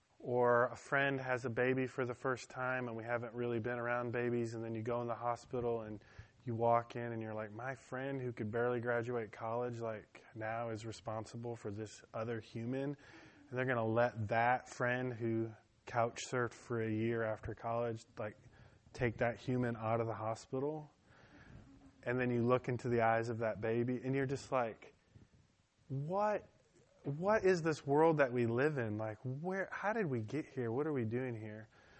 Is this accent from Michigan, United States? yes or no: yes; Detroit, Michigan, United States; I learned that in Detroit. I grew up in Detroit.